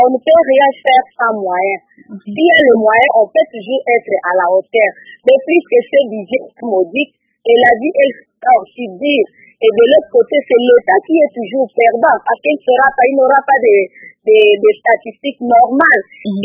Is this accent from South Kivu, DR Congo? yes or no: no; Kikwit, Kwilu, DR Congo; Mais chez nous, à Kikwit, ce que nous observons, les produits sont vendus à partir du champ.